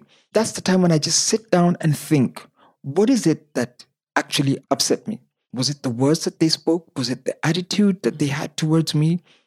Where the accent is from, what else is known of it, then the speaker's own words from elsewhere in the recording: Nairobi, Kenya; born there; Yeah, I was born in Nairobi in a place called South B.